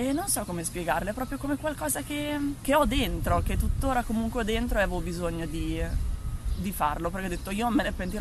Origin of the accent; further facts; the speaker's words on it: Rimini, Emilia-Romagna, Italy; sono sempre stata a Rimini, sono cresciuta a Rimini, nata e cresciuta a Rimini e da dei genitori meravigliosi, una famiglia meravigliosa e quindi ho sempre seguito studi a Rimini